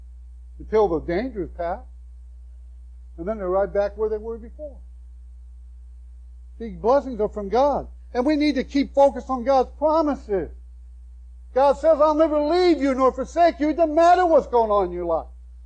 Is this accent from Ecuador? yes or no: no; United States; My blessing didn't come because I'm an American.